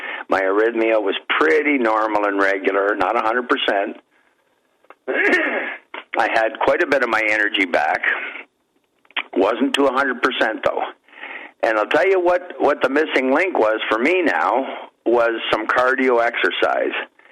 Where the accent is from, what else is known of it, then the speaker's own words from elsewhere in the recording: Canada; I'm from Canada here, but I sure don't like the cold anymore.